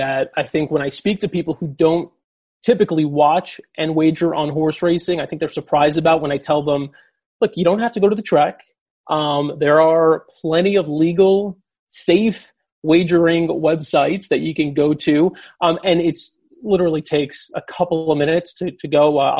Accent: New York, United States; personally, I'm a New Yorker, and I've been to the Belmont Stakes as far back as I could remember with my dad.

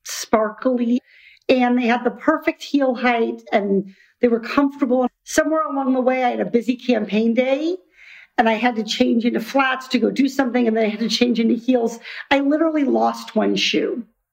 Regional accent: Iowa, United States; I grew up in Iowa, far from the ocean.

